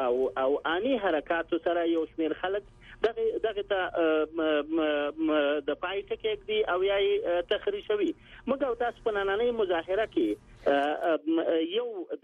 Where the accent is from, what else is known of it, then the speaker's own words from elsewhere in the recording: Afghanistan; زه د یو افغان په توګه ډېر سخت وشرمېدم.